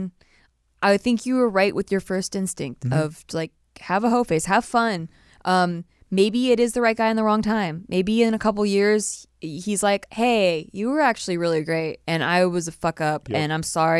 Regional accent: the South, United States; I'm originally from the South, and people get married a lot earlier there

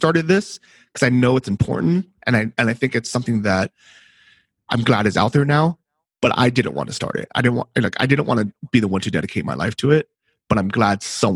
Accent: San Francisco, California, United States; I grew up in San Francisco, and even though half of my school was Asian, they're all from Hong Kong. So they all spoke Cantonese. And even though I was technically Chinese, I didn't speak the same language as them.

